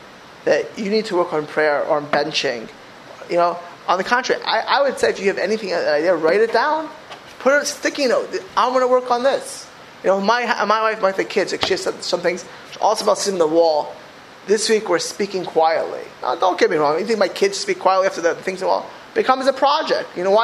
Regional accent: California, United States; This is just I'm from the Bay Area.

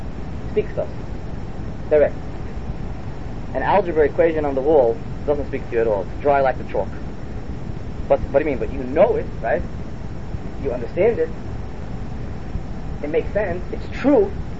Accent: New York, United States; I remember when we were growing up in New York, there were guys that used to darshan in shul

